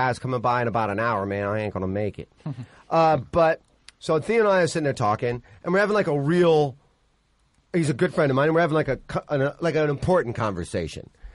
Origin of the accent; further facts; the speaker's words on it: Indiana, United States; I grew up in the Chicago area. Northern Indiana